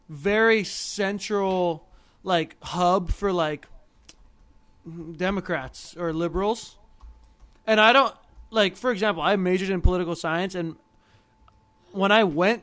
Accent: Hawaii, United States; I'm like, I'm from Hawaii.

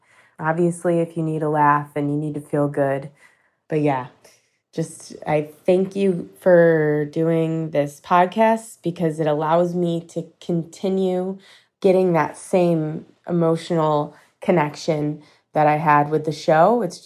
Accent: Rochester, New York, United States; I'm from Rochester, New York

